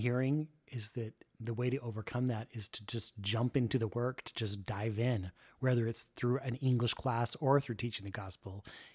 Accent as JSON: {"language": "English", "region": "Utah", "country": "United States", "said": "You know, I'm a girl from Utah, and now here I am in Mongolia."}